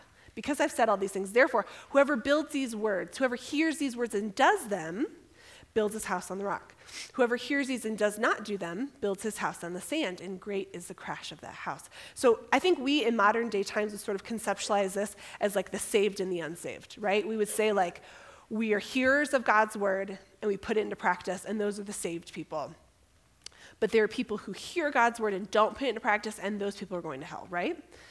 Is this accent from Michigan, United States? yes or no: yes; Michigan, United States; So I grew up in Michigan. I was raised in a non-Christian family.